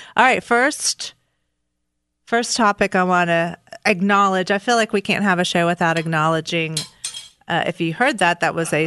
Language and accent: English; Charleston, West Virginia, United States; I am from Charleston, West Virginia. I ran for city council at large and lost.